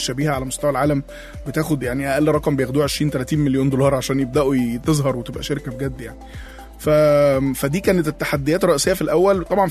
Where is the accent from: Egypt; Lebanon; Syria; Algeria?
Egypt; Tanta, Gharbia; now in Cairo, Egypt; احنا كنا جايين انا من طنطا